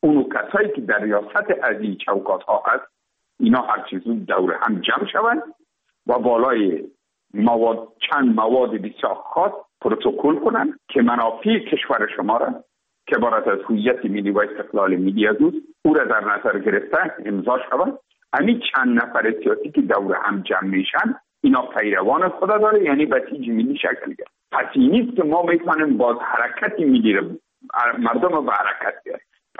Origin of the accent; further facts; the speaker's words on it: Afghanistan; ما افغان هستیم